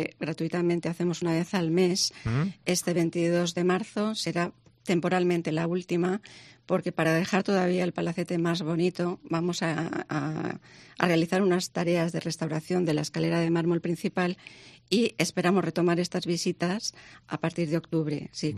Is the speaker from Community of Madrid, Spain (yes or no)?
no; Valencian Community, Spain; Somos valencianos, estábamos en la ciudad de Valencia